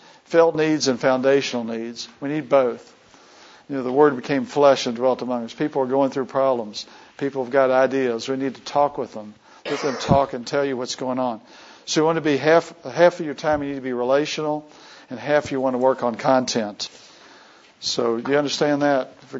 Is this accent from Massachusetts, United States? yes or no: no; Virginia, United States; I'm from Virginia, and most of the Civil War happened around my house.